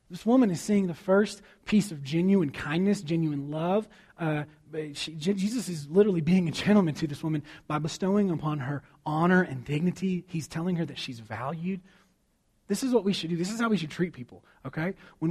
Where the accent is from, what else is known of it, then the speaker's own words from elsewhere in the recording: Texas, United States; I was raised in the South. And in Texas, where I'm from, you just always respond with ma'am.